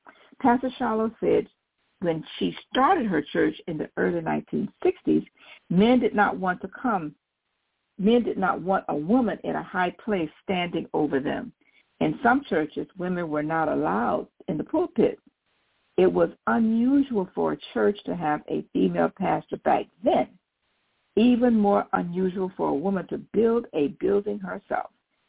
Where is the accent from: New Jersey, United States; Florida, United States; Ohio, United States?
Florida, United States; Riviera Beach; And born and raised in Riviera Beach, I'm excited to be hosting this podcast with Mr. Dan Calloway.